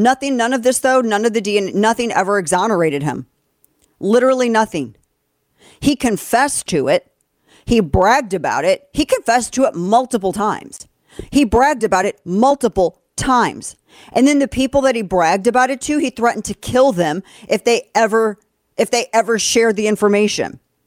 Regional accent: St. Louis, Missouri, United States; I'm from St. Louis. I'm very familiar with this case.

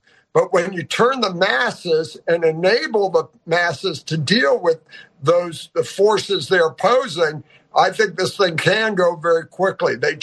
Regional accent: Tehran, Tehran Province, Iran; moved away; Yeah, I grew up in Iran. I was there from 68 to, our family was there 79. So we were in Tehran when it fell.

